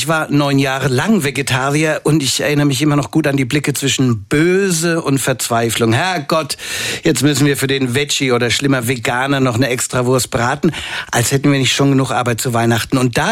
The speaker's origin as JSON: {"language": "German", "region": "Bavaria", "country": "Germany", "said": "ich komme aus Franken, Soßen sind unheimlich wichtig, wichtiger als alles andere."}